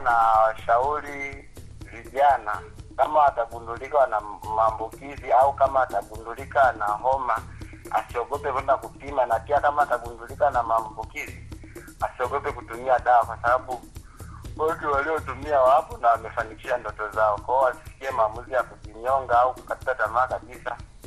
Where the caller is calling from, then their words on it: Mbeya, Tanzania; natokea Mbeya, Tanzania.